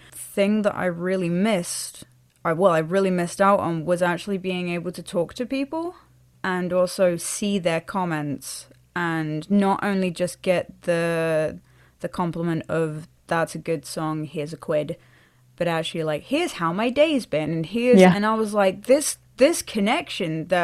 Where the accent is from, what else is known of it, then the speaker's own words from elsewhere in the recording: Norwich, East of England, United Kingdom; I am a musician from the Norfolk and Norwich area.